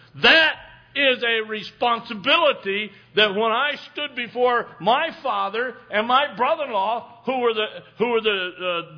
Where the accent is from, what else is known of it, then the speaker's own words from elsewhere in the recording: Midland, Michigan, United States; I look at the ones in Midland, Michigan. I grew up in Midland.